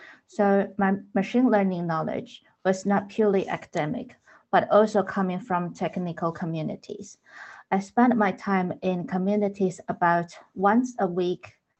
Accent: Taiwan; now in Berlin, Germany; I'm based in Berlin in Germany. Originally, I come from Taiwan.

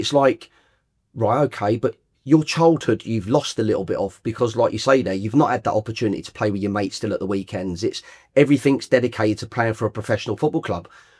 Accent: Watford, East of England, United Kingdom; Yeah, so I was a young lad growing up in Watford.

